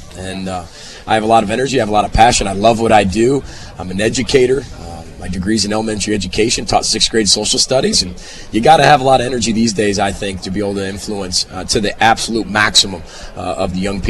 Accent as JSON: {"language": "English", "region": "Illinois", "country": "United States", "tie": "born or raised there", "said": "I grew up in the Chicagoland area"}